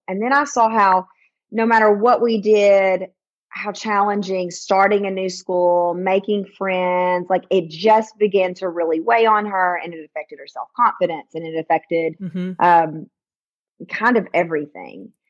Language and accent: English; the South, United States; So, I mean, obviously I grew up in the South.